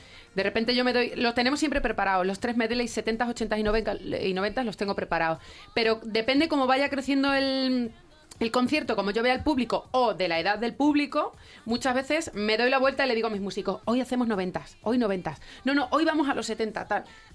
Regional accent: Extremadura, Spain; vamos a estar en Extremadura, por supuesto, en mi tierra

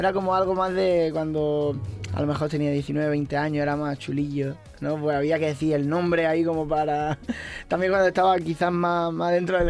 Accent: Itrabo, Andalusia, Spain; Itrabo, correcto.

